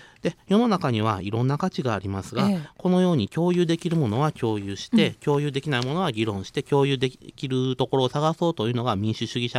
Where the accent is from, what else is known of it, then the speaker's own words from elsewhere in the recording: Kansai, Japan; で私は関西人だから大阪勝たせたいと思うと